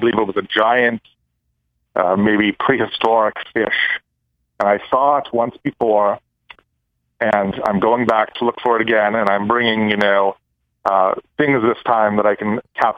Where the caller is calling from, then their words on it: Cumberland, Maryland, United States; from Cumberland, Maryland.